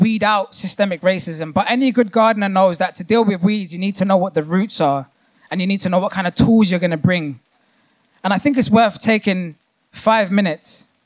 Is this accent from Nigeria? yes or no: no; Hounslow, London, United Kingdom; not far from where I grew up in Hounslow, attached to Heathrow Airport.